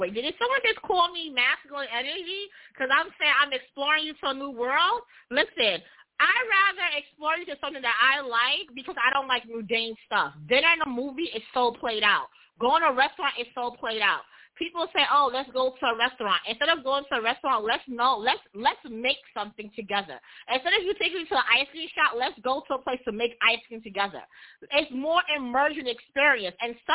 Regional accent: New York City, New York, United States; I'm from New York City.

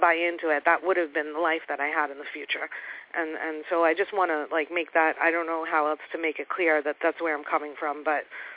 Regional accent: New York, United States; $32 million at least, as a New Yorker, I know this real well.

